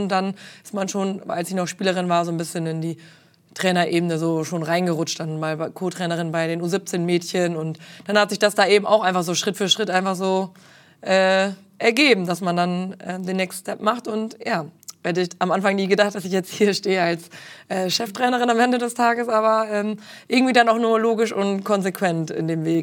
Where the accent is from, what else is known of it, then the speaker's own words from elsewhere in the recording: Vanrode, Lower Saxony, Germany; ich komme ja aus Vanrode, das ist nochmal 3-4 Kilometer entfernt von Spelle.